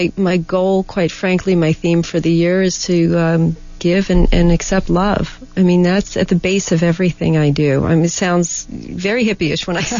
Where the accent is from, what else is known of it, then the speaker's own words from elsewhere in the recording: New York, United States; I'm from New York, and so I grew up in a very different mindset than being a full-time yoga instructor.